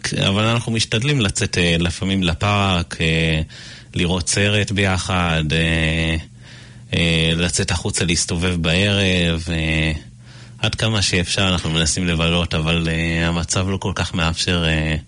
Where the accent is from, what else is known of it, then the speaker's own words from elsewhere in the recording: Tel Aviv, Tel Aviv District, Israel; אני מתל אביב. נולדתי בתל אביב, גדלתי בכפר שלם, אדום של אביב.